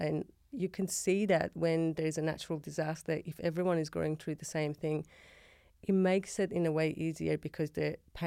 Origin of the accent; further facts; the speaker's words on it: Iran; now in Australia; So back to the question about growing up in Iran. That was growing up.